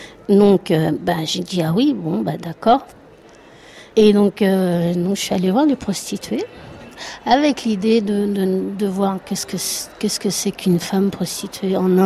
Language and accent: French; France; en tant que française